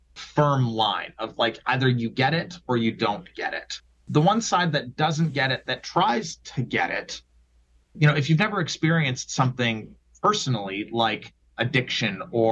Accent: Oakville, Ontario, Canada; I grew up in Oakville, so Southern Ontario, the hardcore scene, things like that.

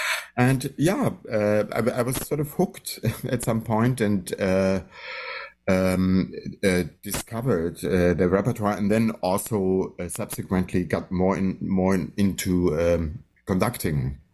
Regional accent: Munich, Bavaria, Germany; I was born in Munich, Germany, and grew up there as a very passionate keyboardist

